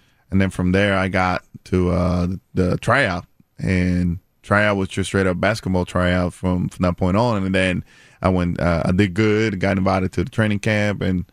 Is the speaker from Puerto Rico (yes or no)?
yes; Puerto Rico; Born and raised in Puerto Rico, you know, growing up in baseball country